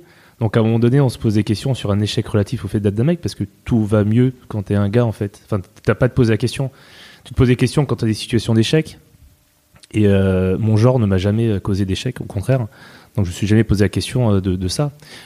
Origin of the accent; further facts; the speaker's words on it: Île-de-France, France; born there; Alors que je suis né dans le 92, donc tu vois, au final, ça en fait. Non, mais je suis d'origine corse par ma mère